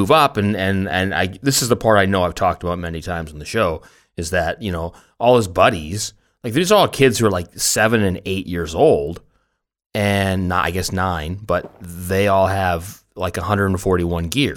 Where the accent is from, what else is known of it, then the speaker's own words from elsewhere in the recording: Richmond, British Columbia, Canada; I grew up in Richmond as well